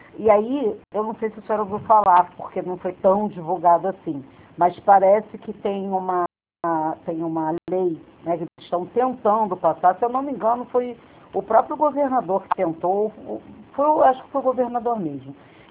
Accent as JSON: {"language": "Portuguese", "region": "Rio de Janeiro", "country": "Brazil", "said": "Eu sou carioca."}